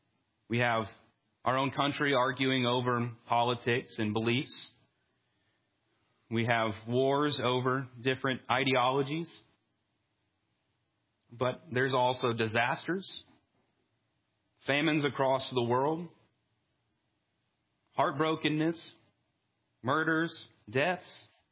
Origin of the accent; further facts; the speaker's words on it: Somerset, Kentucky, United States; also born or lived in Georgia; I'm from Georgia because I want to claim it, but let's be honest, I spent most of my life in Kentucky. I am from the very edge of the Appalachian Mountains. Somerset, Kentucky, if you only go about 30 minutes to the east, you're there.